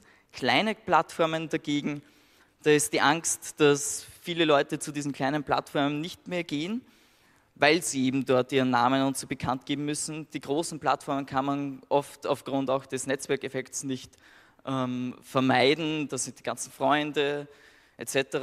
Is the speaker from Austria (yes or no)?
yes; Austria; ich bin Österreicher